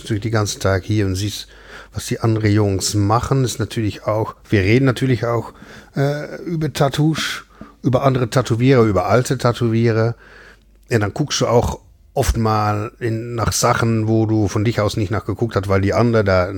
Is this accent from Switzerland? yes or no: no; Netherlands; German is a second language; Ich komme natürlich aus Holland.